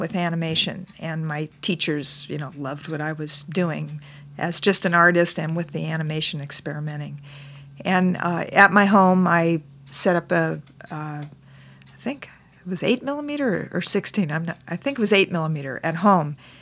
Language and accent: English; Los Angeles, California, United States; In Los Angeles.